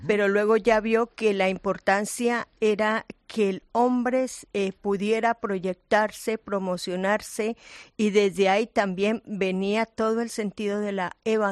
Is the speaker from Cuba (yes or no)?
no; Colombia; Yo soy colombiana, sí, soy colombiana.